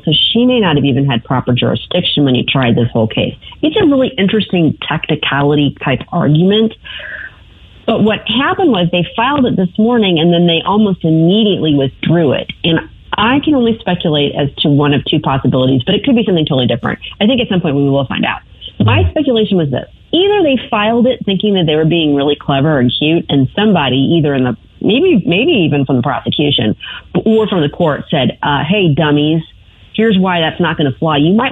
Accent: United States; But it's horrifying as an American citizen to watch our so-called leader being so feeble.

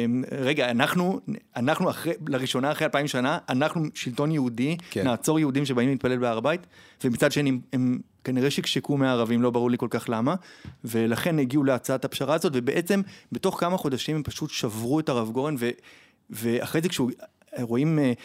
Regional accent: Ofra, West Bank, Palestine; גדלתי באופרה בשכנות ליהודה עציון.

